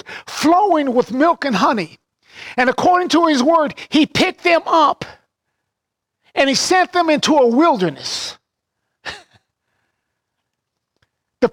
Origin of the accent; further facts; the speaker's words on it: Kansas, United States; Growing up in Kansas, we were in Tornado Alley. We had several tornadoes every single year.